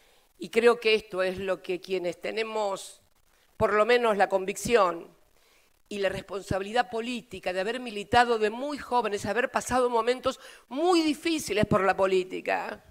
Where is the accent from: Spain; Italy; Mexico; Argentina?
Argentina; Esta es la sensación que yo siento hoy como argentina con el mundo.